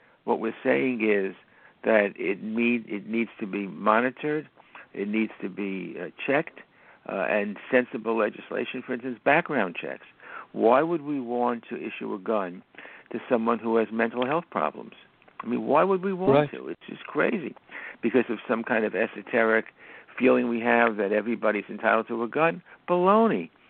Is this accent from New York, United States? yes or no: yes; New York, United States; You know, growing up in New York, as I did, and living in New York, it's a whole different world out there from the rest of the country.